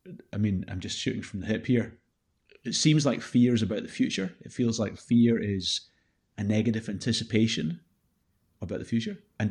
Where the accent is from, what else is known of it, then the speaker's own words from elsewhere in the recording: Glasgow, Scotland, United Kingdom; I grew up in Glasgow